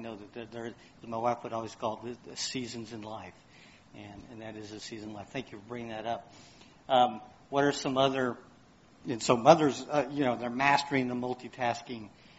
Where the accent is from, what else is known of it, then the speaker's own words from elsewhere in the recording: Houston, Texas, United States; You know, I grew up in Houston. I know about combat driving. That's how I was raised.